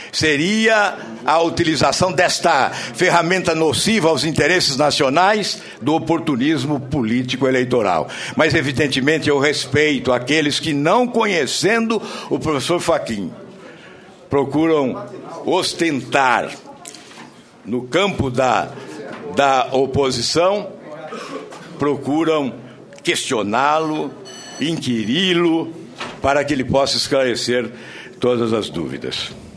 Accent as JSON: {"language": "Portuguese", "region": "Paraná", "country": "Brazil", "said": "Nós que somos do Paraná, temos o dever de conhecer, conhecemos e defendemos."}